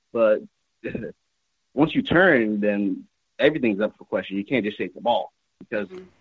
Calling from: Lake Worth, Florida, United States; from Lake Worth.

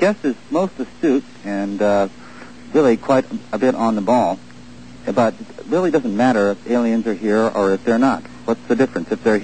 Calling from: Carmel, California, United States; I'm calling from Carmel, California.

